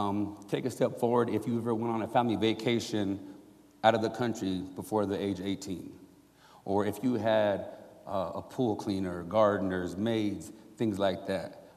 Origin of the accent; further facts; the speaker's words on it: Utah, United States; I'm from Utah. I'm half black and half white.